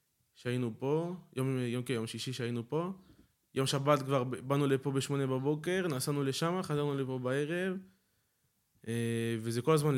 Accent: Safed, Northern District, Israel; עכשיו, אני ילד, כן, כמו מושבני כזה, גדלתי בצפת, חצי כאילו ליד צפת

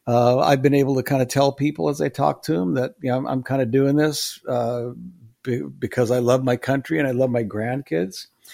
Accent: California, United States; I'm here from California. I love my country and I love my grandchildren.

